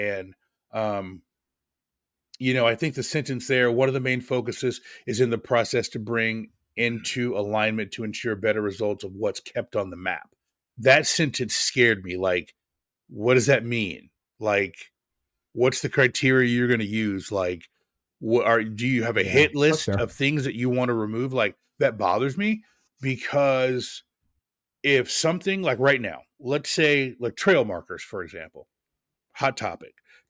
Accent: Pacific Northwest, United States; I live in the South. People say soda. I grew up in the Northwest. We said pop.

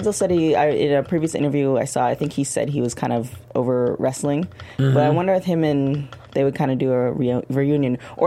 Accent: Canada; That just really tickled me just because he's Canadian and, you know, I'm Canadian.

